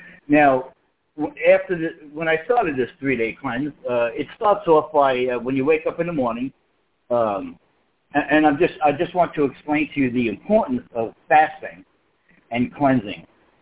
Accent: New York, United States; now in Oklahoma, United States; I'd moved down to Oklahoma. I'm from New York originally.

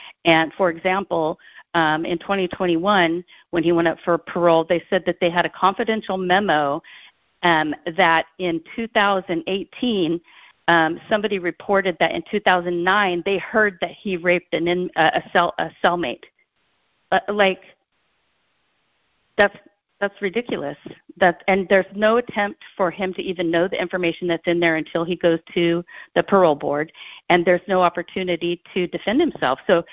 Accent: California, United States; I'm from California.

